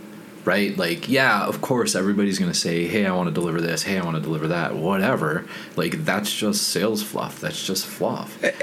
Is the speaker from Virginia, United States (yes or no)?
no; Arizona, United States; Growing up in Arizona, I think I'm more used to the dry heat.